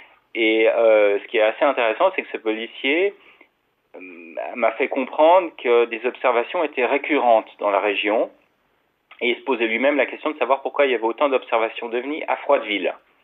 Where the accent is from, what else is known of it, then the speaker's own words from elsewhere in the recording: Switzerland; Je suis suisse et j'habite à Genève